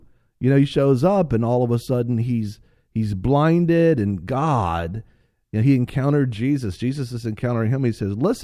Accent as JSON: {"language": "English", "region": "Florida", "country": "United States", "said": "Well, I'm from Florida. We have wet heat."}